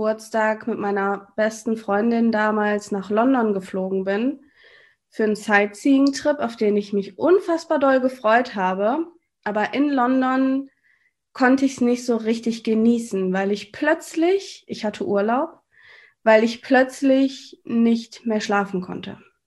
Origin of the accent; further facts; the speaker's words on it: North Rhine-Westphalia, Germany; das hast du schon gesagt. Ich bin 34 Jahre alt und ich komme aus NRW. Ich wohne in der Nähe von Düsseldorf, in einem kleinen Städtchen namens Willich.